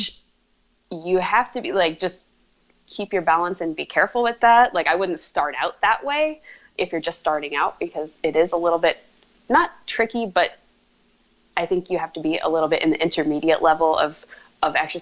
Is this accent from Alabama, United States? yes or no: no; Nebraska, United States; now in Minneapolis, United States; Sort of. I was from Nebraska. Now I'm in Minneapolis.